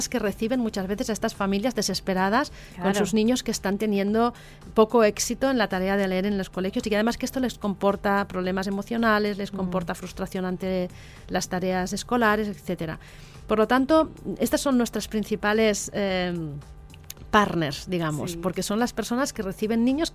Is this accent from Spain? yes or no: yes; Catalonia, Spain; Yo soy catalana